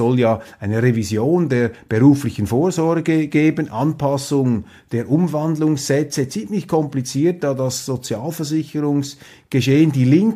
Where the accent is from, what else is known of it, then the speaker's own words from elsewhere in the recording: Switzerland; Und da runzelt man als Schweizer die Stirn.